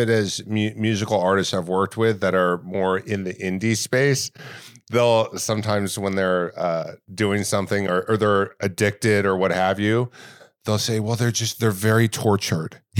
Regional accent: Laguna Hills, California, United States; I grew up in Nelly Gale Ranch, and I want to say in Laguna Hills.

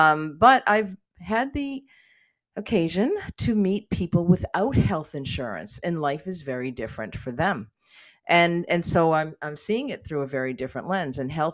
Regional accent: United States; I spend some time in the U.S. because I am American

